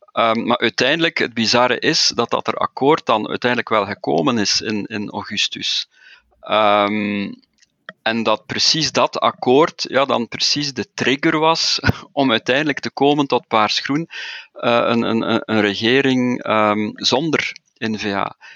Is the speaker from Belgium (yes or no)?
yes; Flanders, Belgium; Dus ik denk dat we daar als Vlamingen onmogelijk mee gelukkig kunnen zijn.